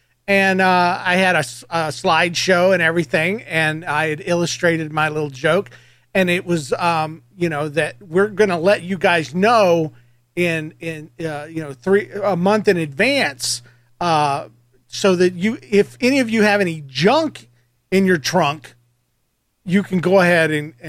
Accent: Georgia, United States; I'm from Georgia as well.

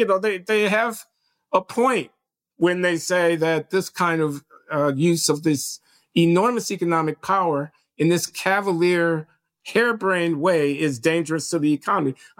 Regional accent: United States; I'm an American of middle, upper middle class status.

